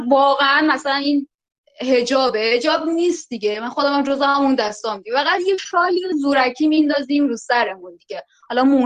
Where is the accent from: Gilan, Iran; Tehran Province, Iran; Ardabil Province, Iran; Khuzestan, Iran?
Khuzestan, Iran; Abadan; born there; now in Shiraz, Iran; من خودم متولد آبادانم ولی خب شیراز زندگی میکنیم.